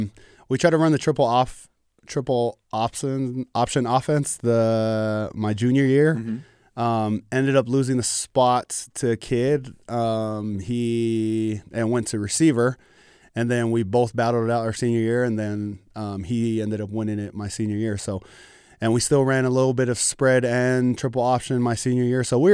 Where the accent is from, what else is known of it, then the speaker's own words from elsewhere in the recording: Anaheim, California, United States; also born or lived in Santa Ana; we grew up in Anaheim, California. My junior or senior year, we ended up moving to Santa Ana, California, which is about 10 minutes away, so still in Orange County.